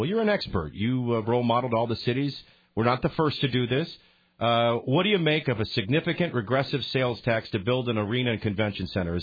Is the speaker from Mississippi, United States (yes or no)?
no; New Orleans, Louisiana, United States; I grew up in New Orleans.